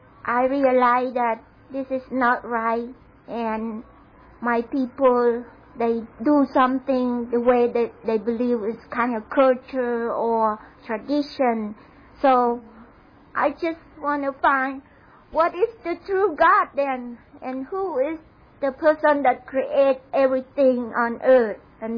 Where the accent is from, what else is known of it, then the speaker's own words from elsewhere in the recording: Cambodia; born there; English is a second language; I was born in Cambodia, the family that believe in Buddha, and they worship Buddha as God.